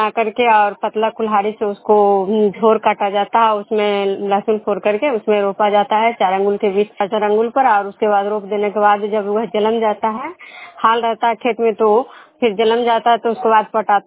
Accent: Bihar, India; मैं विष्णु प्रोग्राम खुदा पंचायत नालंदा जिला नवनसा प्रखंड के निवासी हूँ।

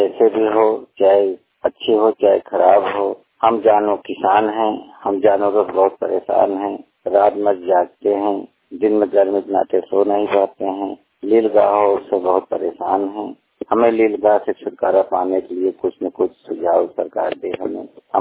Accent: Pratapgarh, Uttar Pradesh, India; जिला प्रतापगढ़, उत्तर प्रदेश, थाना फतनपुर के निवासी हूँ।

